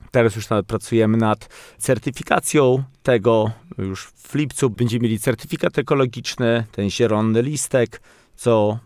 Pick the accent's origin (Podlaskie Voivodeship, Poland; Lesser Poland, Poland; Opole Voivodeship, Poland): Podlaskie Voivodeship, Poland; jestem z Podlasia, jestem z zawodu kucharzem i producentem buzy